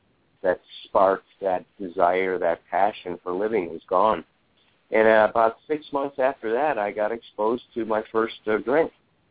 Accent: Chicago, Illinois, United States; born or raised there

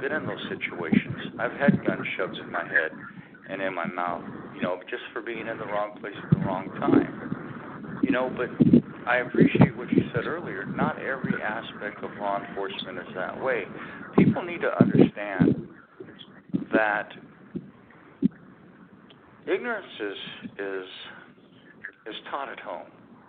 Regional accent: California, United States; moved away; I'm originally from California. Okay, I moved to the Midwest 23

